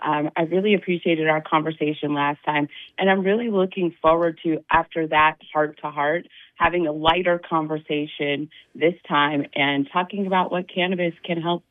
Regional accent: Mississippi, United States; I'm from Mississippi. I was born there.

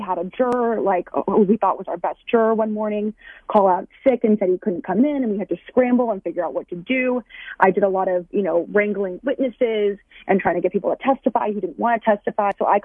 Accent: New York, United States; But I'm really glad that now New York, which is my home state, has a anti-revenge porn law in the books.

